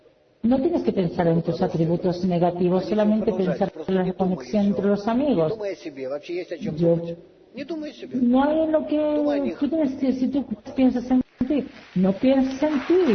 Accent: Ukraine; Spanish is a second language; de Ucrania.

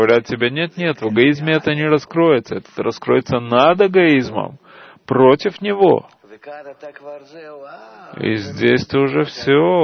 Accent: France; я из Франции.

